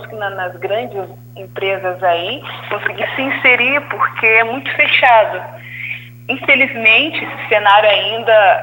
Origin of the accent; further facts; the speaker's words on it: Campos dos Goytacazes, Rio de Janeiro, Brazil; Então, eu sou campista, né? Venho do norte daqui do Rio de Janeiro.